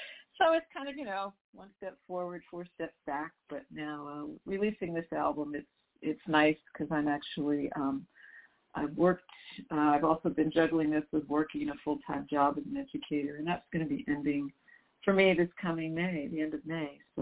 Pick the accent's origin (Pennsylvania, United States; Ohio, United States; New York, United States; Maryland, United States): New York, United States; also born or lived in Hong Kong; now in Austin, United States; Well, originally I'm from New York State. That's where I was born, in the Hudson Valley. I grew up mostly in the Hudson Valley, New York. We lived overseas for about 2.5-3 years in Hong Kong when I was little, and then moved back.